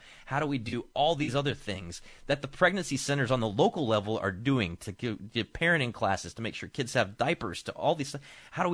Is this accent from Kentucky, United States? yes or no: yes; Kentucky, United States; when I grew up in Kentucky and people are like, well, we got an education problem in Kentucky.